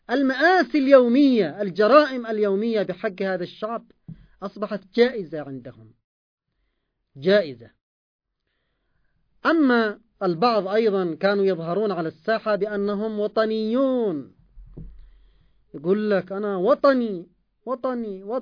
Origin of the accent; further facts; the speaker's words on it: Yemen; قتل الآلاف المؤلفة من أطفالنا كيمنيين